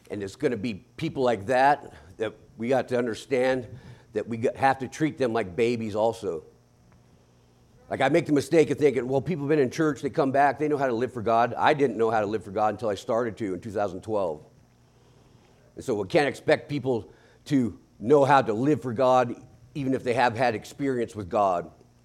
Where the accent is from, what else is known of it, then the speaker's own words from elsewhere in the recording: Alaska, United States; Because I will not back up on what I am as an American or what I am as a Christian or an Alaskan.